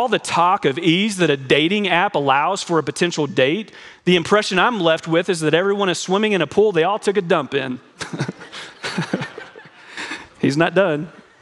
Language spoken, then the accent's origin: English; Kentucky, United States; I can appreciate this because I'm from Kentucky